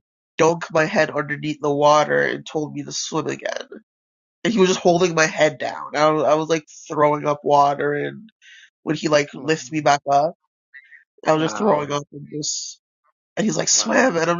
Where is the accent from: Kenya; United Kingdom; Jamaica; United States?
Jamaica; like I grew up in like the very ghetto area of Jamaica.